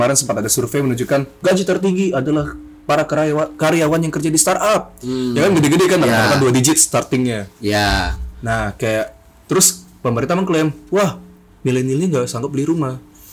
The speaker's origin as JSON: {"language": "Indonesian", "region": "Jakarta", "country": "Indonesia", "said": "Tapi bener loh, sampai kayak gue kan Betawi nih."}